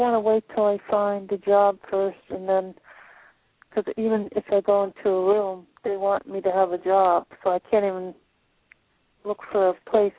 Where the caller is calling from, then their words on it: Florida, United States; from Florida.